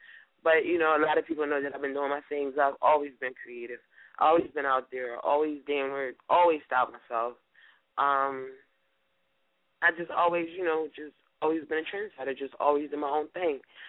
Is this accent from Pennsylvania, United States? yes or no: yes; Philadelphia, Pennsylvania, United States; They just, they don't think that I'm from Philadelphia.